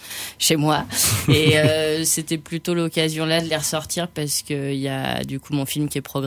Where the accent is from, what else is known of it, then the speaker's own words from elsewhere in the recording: Normandy, France; Je suis normande à la base et du coup, je faisais beaucoup d'affiches de concerts notamment.